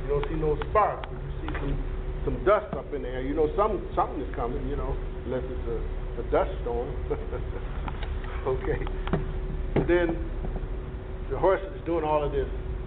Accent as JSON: {"language": "English", "town": "Detroit", "region": "Michigan", "country": "United States", "tie": "born there", "said": "I'm not from the country. I was born in Detroit, so I didn't know much about horses"}